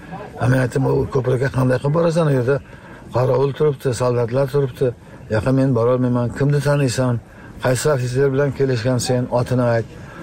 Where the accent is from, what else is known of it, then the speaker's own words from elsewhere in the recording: Tajikistan; now in Uzbekistan; 1997-yil oilaviy biz Xatlon viloyatidan Surxondaryo viloyatining Jarqo'rg'on tumaniga ko'chib keldik.